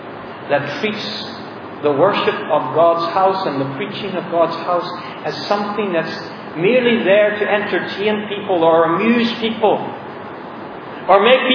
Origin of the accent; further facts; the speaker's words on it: Ireland; Well, I'm Irish.